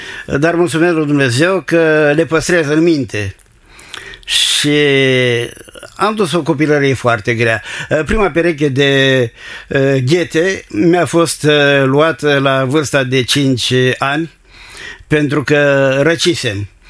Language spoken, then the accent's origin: Romanian; Constanța, Constanța County, Romania; also born or lived in Galați; Da, m-am născut în Galați. Peste două luni, ca părinții mei au fost refugiați. Peste două luni am revenit în Constanța